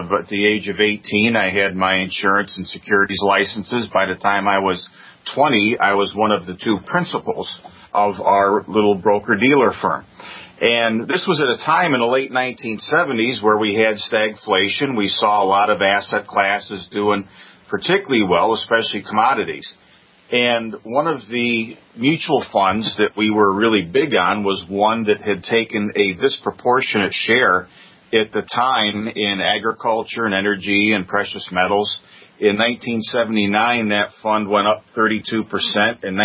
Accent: Binghamton, New York, United States; a regional financial planning firm where I grew up in Binghamton, New York, Dean.

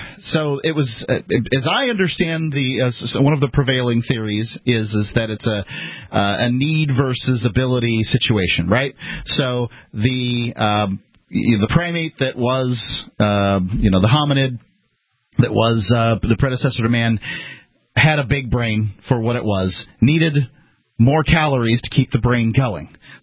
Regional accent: the South, United States; I'm from the South, and barbecue has sugar, is a sauce that has sugar in it and vinegar in it.

